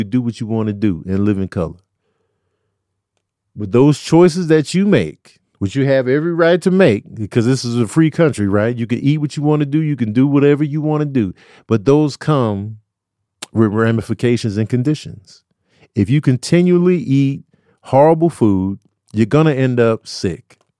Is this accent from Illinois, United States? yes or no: yes; Chicago, Illinois, United States; I was privileged to be speaking from an urban vantage point. I grew up in Chicago, you know what I'm saying?